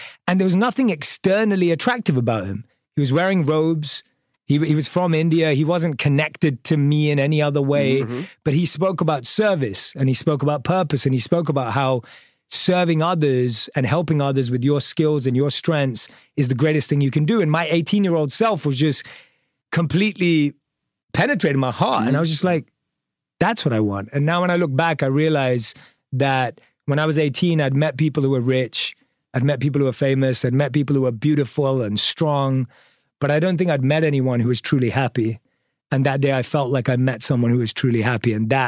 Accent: London, United Kingdom; I was born and raised in London

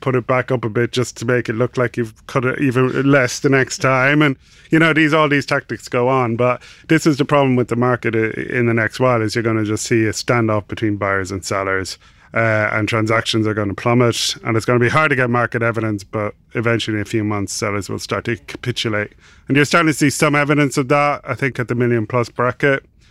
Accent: Ireland; So I'm Irish, obviously from the accent.

